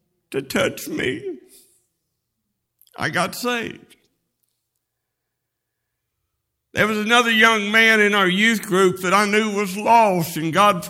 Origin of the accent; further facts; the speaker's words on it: Oklahoma City, Oklahoma, United States; when I was growing up in the Central Avenue Free Will Baptist Church in Oklahoma City.